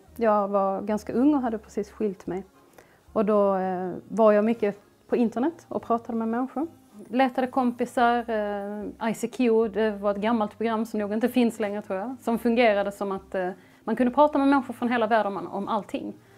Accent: Sweden; är 34 år gammal snart och jag konverterade till islam 2006 och jag är en svensk muslim.

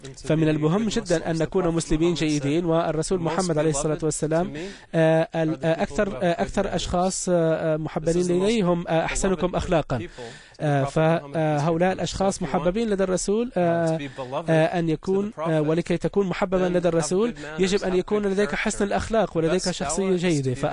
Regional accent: Canada; وأنا آتي من كندا وهي بلد نظيفة جدا

